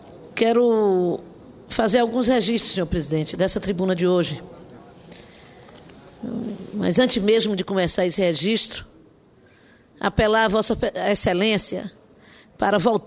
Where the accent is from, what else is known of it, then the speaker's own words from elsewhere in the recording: Alagoinhas, Bahia, Brazil; a cidade de Alagoinhas, que é a cidade onde me criei. Mas eu nasci em Cachoeira, e minha cidade natal, onde também tenho laços muito profundos com a população daquela cidade